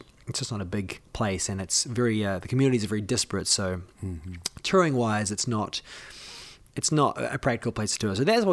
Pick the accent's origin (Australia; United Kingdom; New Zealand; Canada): New Zealand; now in United States; New Zealand is my home. Well, I mean, America's my home at the moment, but I was born in New Zealand, and I love it very, very much. Moved away predominantly because there's just more opportunities for music in the States.